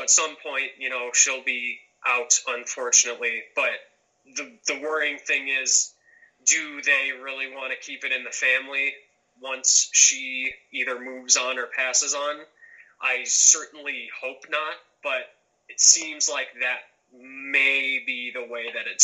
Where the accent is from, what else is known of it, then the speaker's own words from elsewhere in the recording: Chicago, Illinois, United States; maybe they can, you know, learn to kind of incorporate it into themselves like we do as Chicagoans every day.